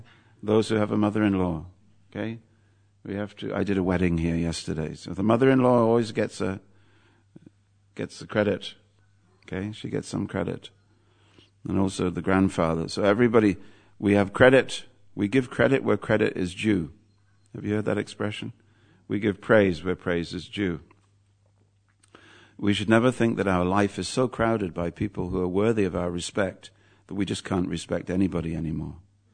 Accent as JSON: {"language": "English", "region": "England", "country": "United Kingdom", "said": "being an Englishman, I wound down my window to pat the dog."}